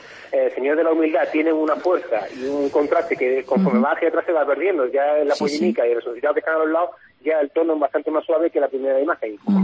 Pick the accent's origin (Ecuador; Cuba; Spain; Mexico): Spain; Málaga, Andalusia; como malagueño